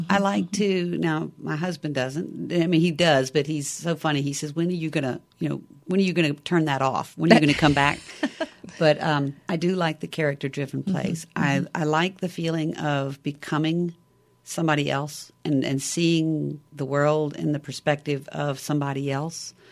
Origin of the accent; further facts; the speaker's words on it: the South, United States; accent: Southern; I'm from the South, so I can pull a Southern accent out any time.